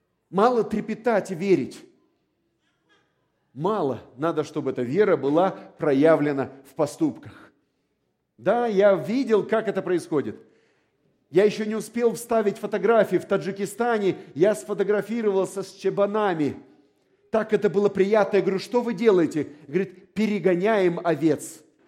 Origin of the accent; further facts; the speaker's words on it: Chișinău, Moldova; Я вырос в Кишиневе. Дитя городских кварталов, вы понимаете меня?